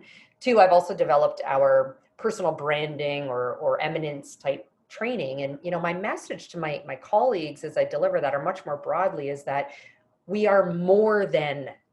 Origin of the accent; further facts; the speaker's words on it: Canada; I'm originally, you might hear it in the accent, I'm actually originally from Canada